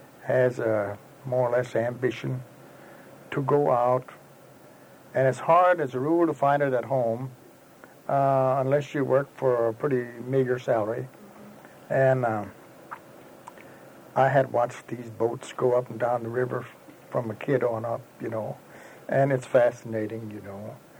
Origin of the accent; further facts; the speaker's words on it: Hermann, Missouri, United States; No, I was from Herman, Missouri, born and raised in Herman.